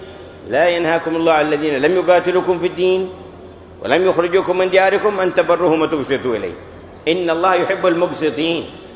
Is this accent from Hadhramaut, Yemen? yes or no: yes; Hadhramaut, Yemen; حتى ما تكاد قبيلة عندنا في حضرموت إلا وفي تاريخها